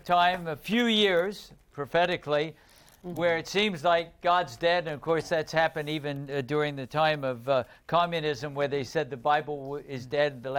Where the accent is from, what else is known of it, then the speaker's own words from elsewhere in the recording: Bristol, South West England, United Kingdom; born there; This is the time I was born in Bristol, England.